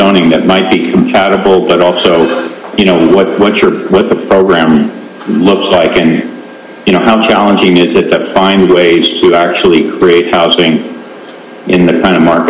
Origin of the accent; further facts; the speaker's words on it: Bozeman, Montana, United States; Because I'm from Bozeman, we're in a firefight here.